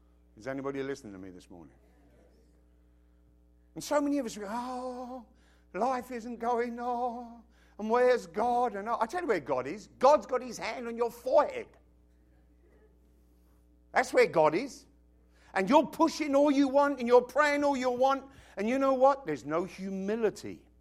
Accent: United Kingdom; born there; Now, of course, I was born in Britain.

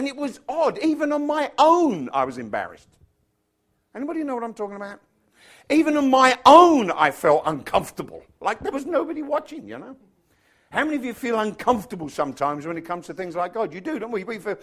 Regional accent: England, United Kingdom; I grew up in England.

